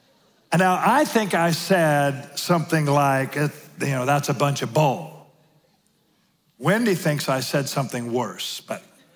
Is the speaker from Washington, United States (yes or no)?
yes; Spanaway, Washington, United States; I'm from Spanaway. I'm a pothead. I live in a rehab center.